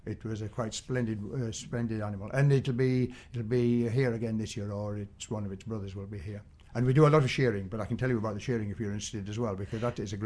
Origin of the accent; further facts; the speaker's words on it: Yorkshire and the Humber, United Kingdom; I'm, as you gather, not from this part of the world. I come from North Yorkshire, which is where we used to farm. So if anybody's having difficulty understanding me, I am actually speaking English, but with an accent.